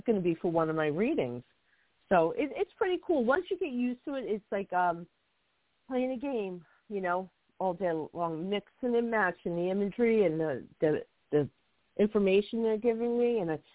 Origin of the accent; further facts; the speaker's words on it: Hoboken, New Jersey, United States; born there; When I was a little girl, we moved to another town. I was born in Hoboken, and we moved out to another town.